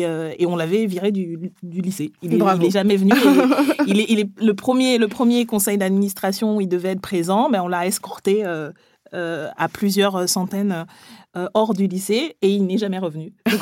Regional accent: Libreville, Estuaire, Gabon; also born or lived in Montpellier, France; now in Paris, France; je suis une femme noire. Une femme noire née en Afrique, au Gabon. Donc, une Africaine de Montpellier, puisque j'ai grandi à Montpellier. Et parisienne depuis peu

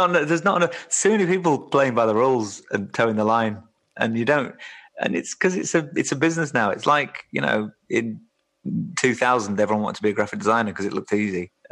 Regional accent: Yorkshire and the Humber, United Kingdom; Yeah, but mainly country music, which is weird, growing up in West Yorkshire.

